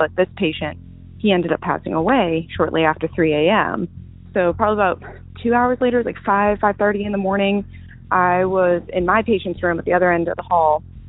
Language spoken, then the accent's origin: English; Virginia, United States; I'm from Virginia.